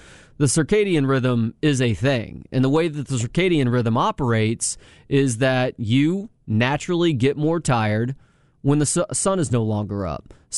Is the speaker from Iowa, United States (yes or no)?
no; Dallas, Texas, United States; But I've also been going to the state fair since I was a kid, it being up in Dallas, did my growing up in the Metroplex.